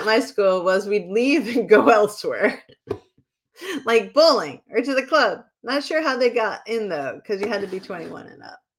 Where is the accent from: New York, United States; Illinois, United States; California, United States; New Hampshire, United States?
New Hampshire, United States; Bedford; Like, you were from Florida, but I was from New Hampshire, and I was in a big city for New Hampshire.